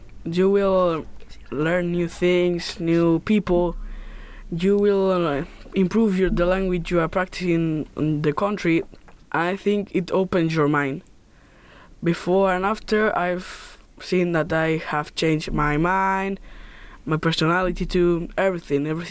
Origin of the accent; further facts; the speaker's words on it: Puertollano, Castilla-La Mancha, Spain; I'm from Puerto Llano in Spain. I'm 14 years old and I've been here for a week.